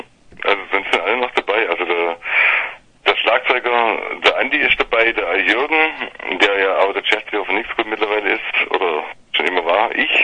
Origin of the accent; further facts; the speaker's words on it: Baden-Württemberg, Germany; Ja, wir sind von einem kleinen Vorort von Stuttgart.